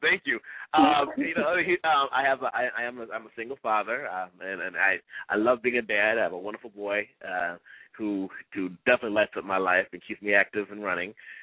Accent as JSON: {"language": "English", "region": "Ohio", "country": "United States", "moved": "yes", "lives_now": "Texas, United States", "said": "I am originally from Ohio. Yes, I am originally from Ohio, the Buckeye State. It's cold up there. And when I left Ohio and came down to Texas, I did not look back."}